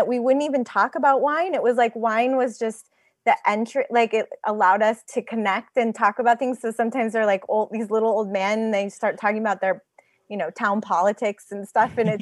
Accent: Napa, California, United States; And I grew up in Napa, so it's like, it's a more commercial experience.

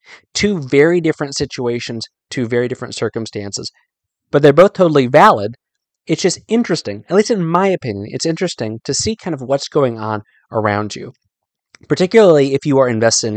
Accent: Virginia, United States; I grew up living in Northern Virginia, I've talked about this before, driving up to South Central Pennsylvania

